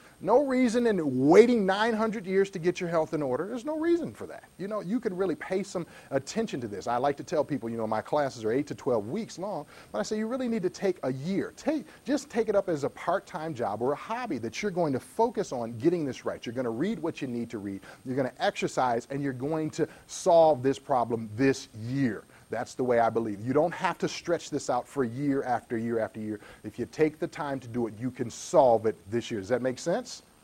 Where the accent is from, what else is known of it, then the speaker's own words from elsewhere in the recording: Detroit, Michigan, United States; I'm from Detroit, so the closest thing I've got to a mountain is when they tear down the building, the house next door